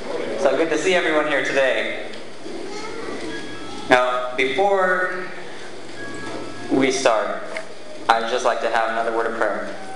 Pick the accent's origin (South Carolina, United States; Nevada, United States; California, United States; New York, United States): California, United States; I grew up in California, and I was blessed to be raised in a Christian home.